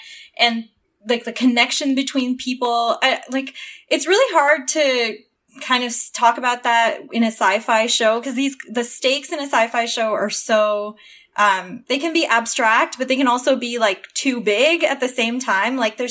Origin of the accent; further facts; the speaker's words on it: Toronto, Ontario, Canada; I grew up in Toronto.